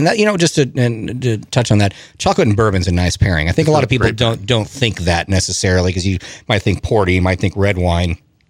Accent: California, United States; I grew up in California

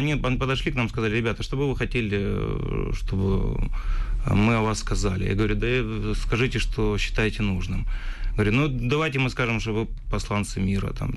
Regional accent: Ukraine; Мне тете родной морду бить только из-за того, что я из Украины.

